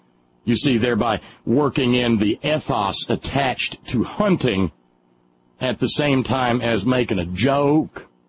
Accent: the South, United States; even though I was raised in the South.

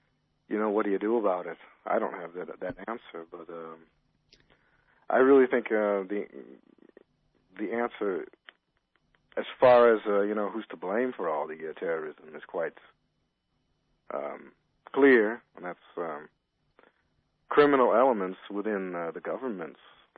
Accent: United States; now in Netherlands; No, I'm actually I am Dutch, but I grew up in the United States.

